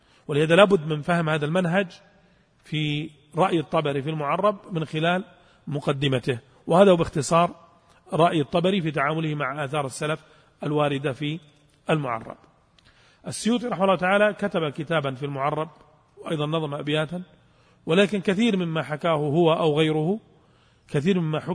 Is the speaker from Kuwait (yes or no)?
no; Saudi Arabia; توزيعه ضعيف عندنا في السعودية